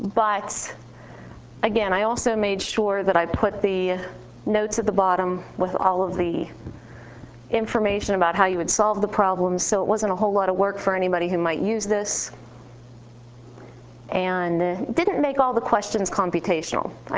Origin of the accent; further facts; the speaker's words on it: Pennsylvania, United States; in fact, I'm from Pennsylvania. There was somebody from Penn State University here last year. Our students were all excited about that, seeing that there was somebody from around home.